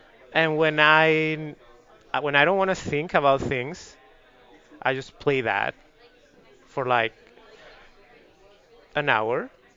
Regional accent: Murcia, Region of Murcia, Spain; I used to be a big supporter of my hometown's team, CB Murcia, but this awful ultra Catholic university bought the team.

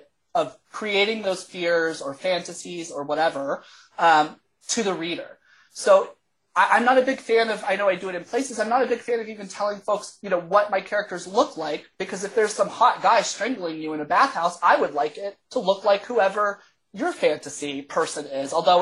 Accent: Texas, United States; now in Canada; I mean, I came from Texas, so it was not necessarily new, but no, I'm super happy to be here.

